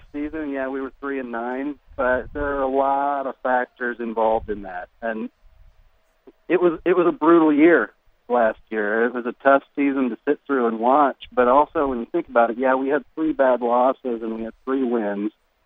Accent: Iowa, United States; I grew up in Northwest Iowa.

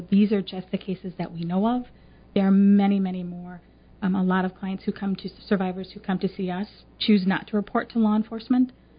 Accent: Battle Creek, Michigan, United States; also born or lived in Washington, D.C.; I did. I grew up in Battle Creek. Went to high school there and went off to D.C. to go to college and fell in love with D.C.

